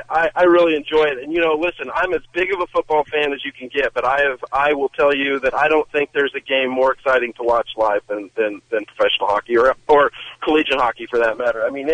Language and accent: English; Kansas City, Missouri, United States; I grew up in Kansas City and would go to the minor league hockey games.